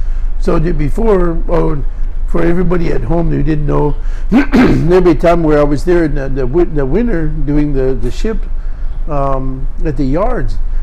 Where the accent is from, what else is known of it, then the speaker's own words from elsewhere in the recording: Alaska, United States; Because I'm from Alaska.